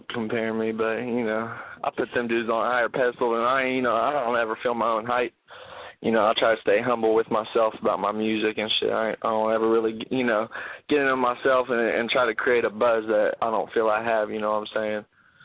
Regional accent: Richmond, Indiana, United States; I'm from Indiana, Richmond.

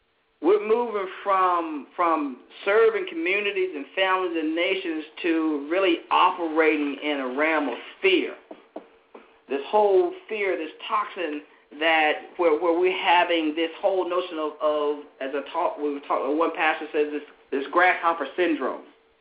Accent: Greenville, Alabama, United States; leaving my hometown, Greenville, Alabama, and being a star and then getting on campus

